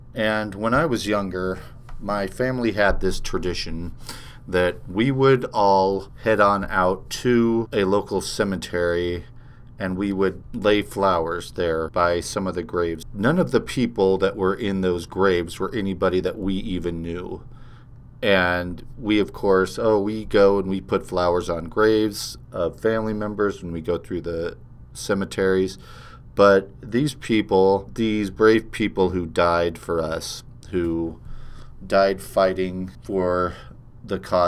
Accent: Concord, California, United States; when I was growing up in Concord, California, was kind of off to the side and up on a hill in a park where there was a flag.

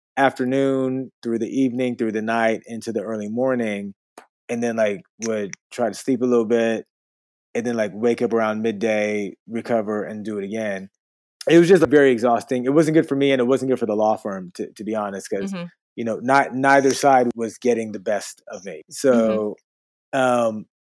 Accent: Botswana; I'm from Botswana.

